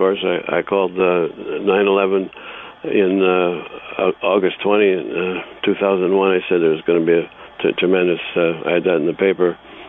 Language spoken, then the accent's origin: English; Fergus, Ontario, Canada; I'm starting a second newspaper in a community paper, but a totally different mindset to do this in my hometown, Fergus